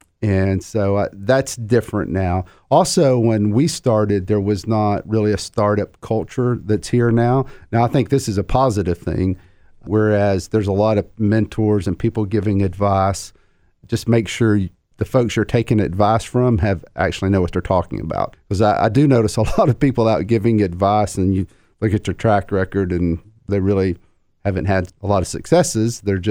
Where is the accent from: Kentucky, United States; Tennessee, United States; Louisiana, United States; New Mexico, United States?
Tennessee, United States; Chattanooga; moved away; I've lived in about 7 or 8 different cities. Now, I'm from Chattanooga, so I guess it's, you know, it's biased. But when I left Chattanooga in 1992, it was nothing like it is today.